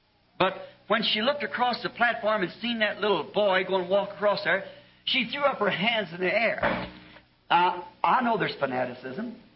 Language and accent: English; Ireland; My people are Catholic, as you know, being an Irishman.